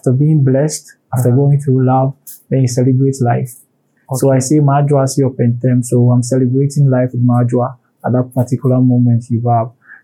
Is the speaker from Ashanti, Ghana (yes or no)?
yes; Kumasi, Ashanti, Ghana; I'm a Kumasi guy. I'm from Kumasi.